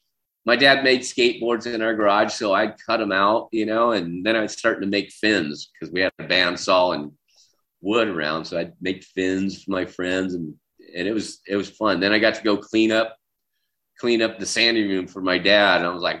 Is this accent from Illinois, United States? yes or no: no; Dana Point, California, United States; growing up in Dana Point, there's three things you did. It was skateboard, surf, and BMX ride.